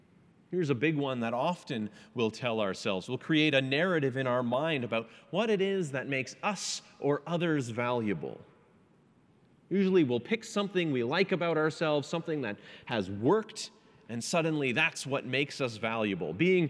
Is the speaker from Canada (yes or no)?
yes; Canada; Maybe it's that I'm Canadian. I don't know.